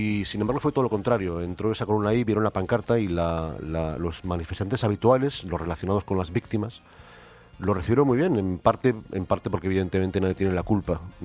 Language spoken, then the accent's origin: Spanish; Spain; de la cual nosotros como españoles somos partícipes